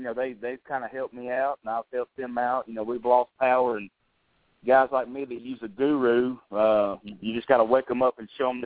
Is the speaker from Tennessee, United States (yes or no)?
yes; Fayetteville, Tennessee, United States; The Lincoln County Fair in Fayetteville, Tennessee was our first cook. That's my hometown.